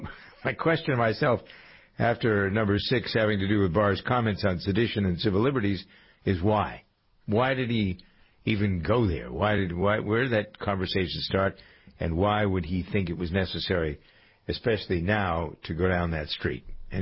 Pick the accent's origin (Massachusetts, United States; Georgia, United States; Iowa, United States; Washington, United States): Massachusetts, United States; Framingham; And a situation in my hometown of Framingham, Massachusetts